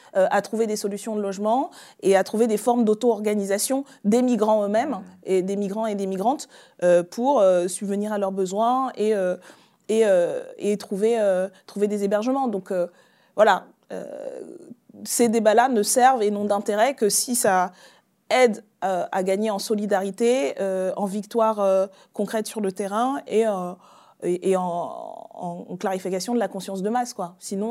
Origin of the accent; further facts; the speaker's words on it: Libreville, Estuaire, Gabon; moi, j'ai grandi à Libreville, au Gabon, dans une société où la majorité des personnes sont noires.